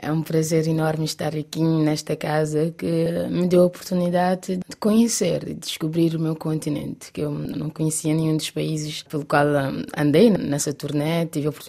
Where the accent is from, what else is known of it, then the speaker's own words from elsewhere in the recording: Santiago, Cape Verde; Sim, eu sou da Ilha de Santiago. No Cabo Verde tem 10 ilhas